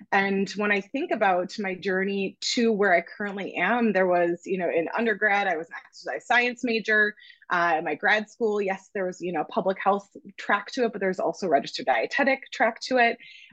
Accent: Green Bay, Wisconsin, United States; I'm a, you know, child of the 90s growing up in the Midwest. I was born in Green Bay, Wisconsin.

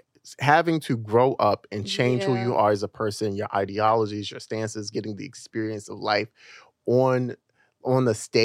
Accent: Baltimore, Maryland, United States; because I'm from Baltimore originally.

